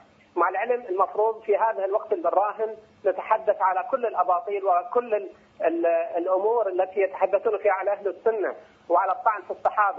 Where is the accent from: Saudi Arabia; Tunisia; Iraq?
Iraq; now in Egypt; نعم أنا من العراق وساكن في مصر.